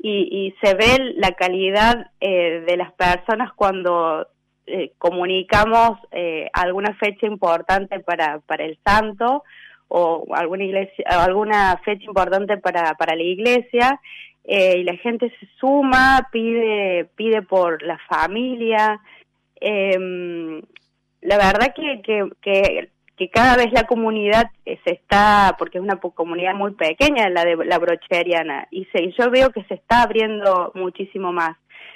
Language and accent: Spanish; Villa Santa Rosa, Córdoba, Argentina; Bueno, yo soy de Villa Santa Rosa. Nací en Villa Santa Rosa, tengo mi familia en Villa Santa Rosa.